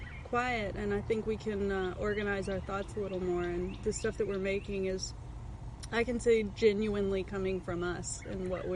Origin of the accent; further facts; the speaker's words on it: Columbia, South Carolina, United States; Which, Columbia is my hometown.